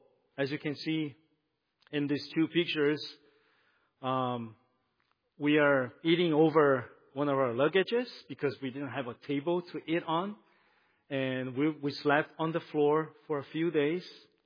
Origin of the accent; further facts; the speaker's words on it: Brazil; I'm from Brazil, as Pastor Jim said already.